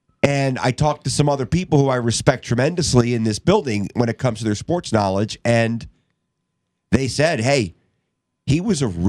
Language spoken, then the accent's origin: English; Northeast, United States; growing up in the Northeast, when I was younger, Seattle wasn't exactly a great team.